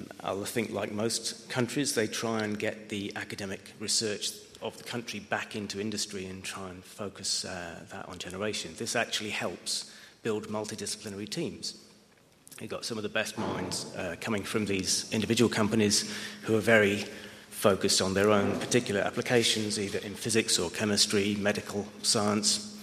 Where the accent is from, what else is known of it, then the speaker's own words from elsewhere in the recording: London, United Kingdom; from London.